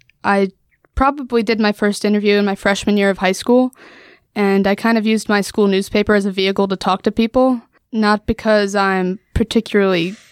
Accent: Pennington, New Jersey, United States; So I am a high school junior from Pennington, New Jersey.

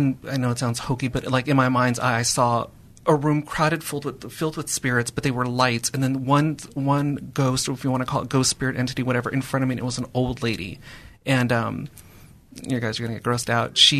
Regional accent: Palmdale, California, United States; I grew up in Palmdale as a little kid.

